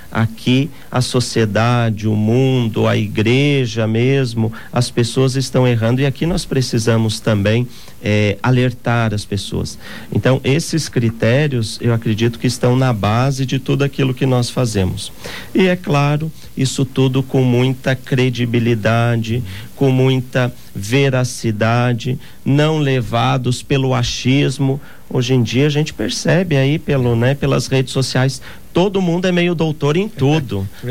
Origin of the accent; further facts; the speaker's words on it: Santa Catarina, Brazil; lá em Santa Catarina, na cidade de Curitibanos, é do ladinho da minha cidade natal, lá na Serra Catarinense